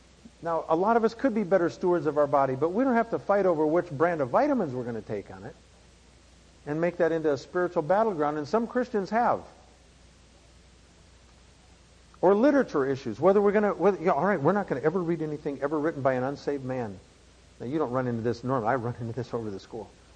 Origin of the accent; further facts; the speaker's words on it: South Dakota, United States; When I grew up in South Dakota, we would have these South Dakota winters. Last summer, the last winter I was home, we had 96 inches of snow.